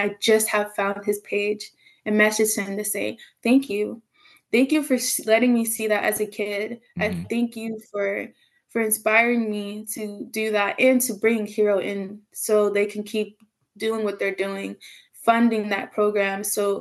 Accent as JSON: {"language": "English", "region": "Georgia", "country": "United States", "tie": "born or raised there", "also_born_or_lived": "New York", "said": "because I was born in New York. I started at 4. Everybody be like, where are you from? I'd be like, I claim New York. I don't claim Georgia. I'm not Southern, but I am from Georgia. But I started dance there"}